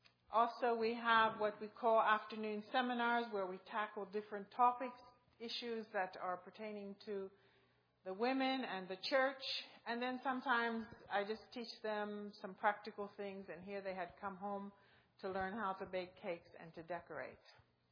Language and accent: English; York, Pennsylvania, United States; Well, I'm from York, but in that area, York, Pennsylvania.